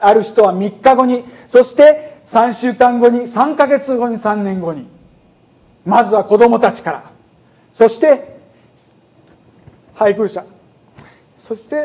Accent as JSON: {"language": "Japanese", "country": "Philippines", "tie": "born or raised there", "accent": "Kansai", "said": "フィリピンで育ってますけど、関西弁と英語のバイリンガルなんですね。"}